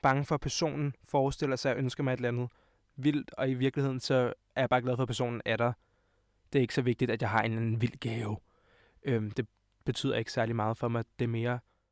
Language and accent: Danish; Hvidovre, Capital Region of Denmark, Denmark; Og jeg er 19 år gammel. Og jeg kommer fra Hvidovre af og er YouTuber.